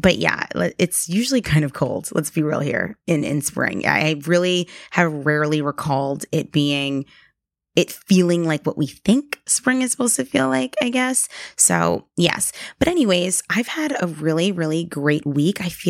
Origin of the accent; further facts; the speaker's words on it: New York, United States; I live on the East Coast. I'm from New York.